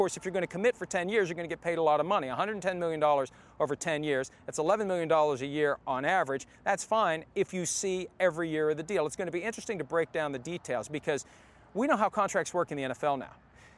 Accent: West Virginia, United States; White Sulphur Springs, West Virginia, my home state, although it's still about 150 miles from where I live.

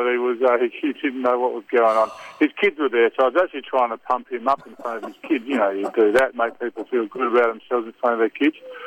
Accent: Australia; I was a kid from Australia and I wasn't taking myself too seriously, and Australians tend not to a little bit.

